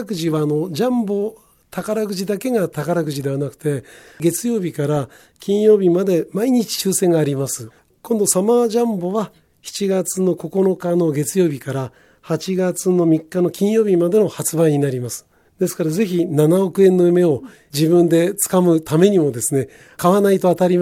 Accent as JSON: {"language": "Japanese", "town": "Yokohama", "region": "Kanagawa", "country": "Japan", "tie": "born or raised there", "said": "でやはり私は横浜生まれで横浜育ちだったんですけど"}